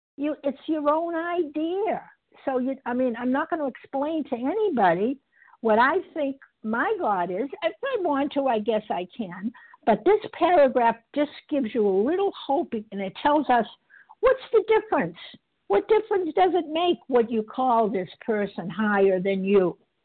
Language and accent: English; Massachusetts, United States; I'm from Massachusetts, and I'm a recovered, grateful, compulsive overeater.